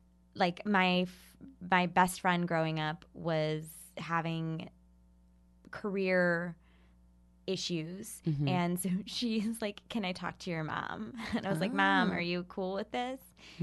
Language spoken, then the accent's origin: English; Ohio, United States; Yeah, I grew up in Ohio.